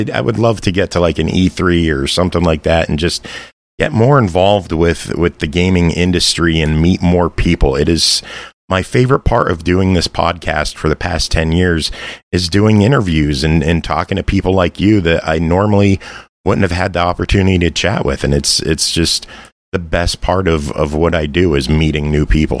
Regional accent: Pennsylvania, United States; check them out if they're from Pennsylvania. I love checking out the home bands.

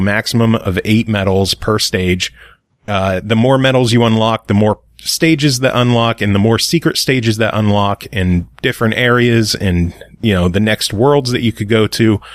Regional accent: United States; Well, I'm American, so fuck you. How about that? My American is showing.

